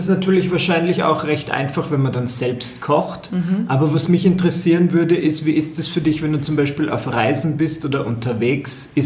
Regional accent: Eisenstadt, Burgenland, Austria; ich fahre dann nach Eisenstadt in meine Heimatgemeinde mehr oder weniger

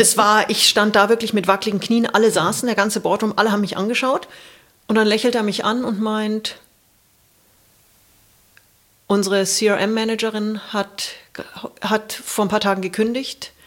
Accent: Munich, Bavaria, Germany; Hab als Münchner Kindle mir gedacht, BMW ist eigentlich ganz cool.

